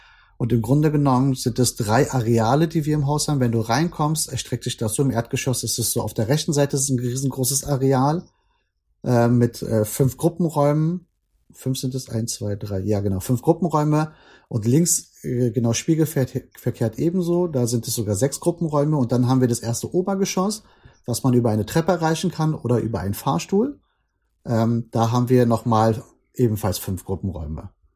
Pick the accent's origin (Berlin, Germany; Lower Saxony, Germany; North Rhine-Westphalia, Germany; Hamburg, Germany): Berlin, Germany; bin aus Berlin, bin jetzt 42